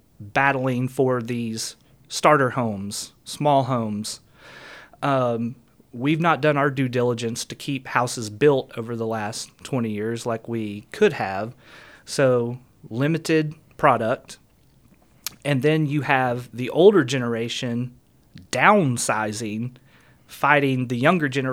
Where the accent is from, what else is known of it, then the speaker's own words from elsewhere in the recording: Tennessee, United States; I'm from Tennessee